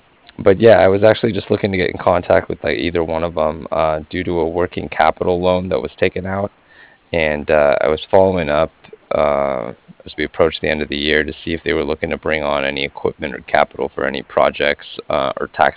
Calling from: Cardiff, Wales, United Kingdom; And I was calling from Cardiff.

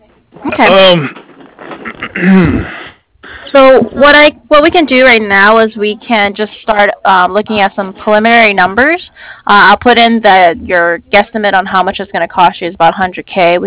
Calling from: San Diego, California, United States; I'm in San Diego, California.

